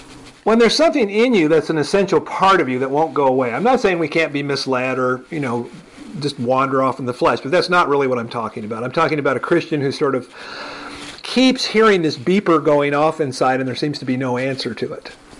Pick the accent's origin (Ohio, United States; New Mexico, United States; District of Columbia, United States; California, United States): California, United States; I'm from California, too, so I like the turtles.